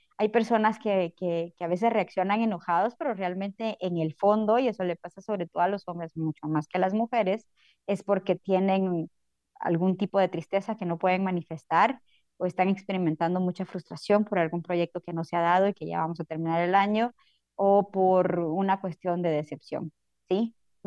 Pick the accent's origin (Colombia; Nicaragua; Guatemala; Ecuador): Guatemala; como guatemalteco, siempre uno tiene culpa por alguna situación